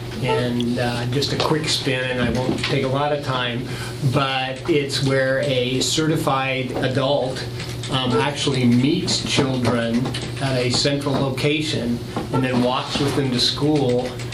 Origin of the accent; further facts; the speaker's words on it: Denver, Colorado, United States; I grew up in Denver, Colorado